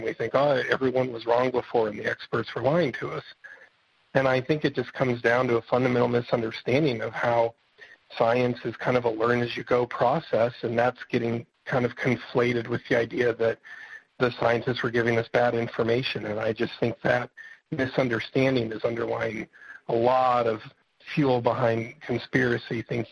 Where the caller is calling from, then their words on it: Westfield, Indiana, United States; I'm calling from Westfield.